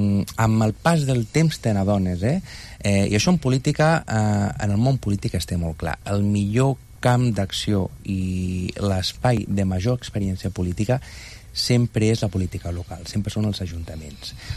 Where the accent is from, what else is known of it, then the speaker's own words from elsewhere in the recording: Salou, Catalonia, Spain; also born or lived in Córdoba; I des de molt petit, llavors, jo vaig passar tota la meva infància i adolescència a Salou. A Salou, el meu pare era, treballava d'enginyer en una empresa i el van traslladar a Salou. I de Salou, als 18 anys